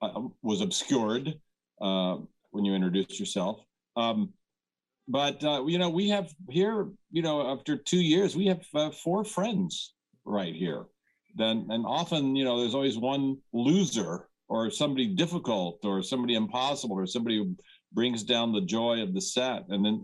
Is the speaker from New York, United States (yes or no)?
yes; New York, United States; I'm from New York